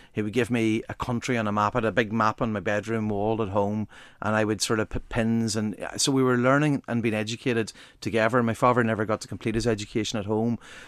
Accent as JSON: {"language": "English", "town": "Buncrana", "region": "Ulster", "country": "Ireland", "said": "I'm from Buncrana. You know, we're about 20 minutes from Derry City."}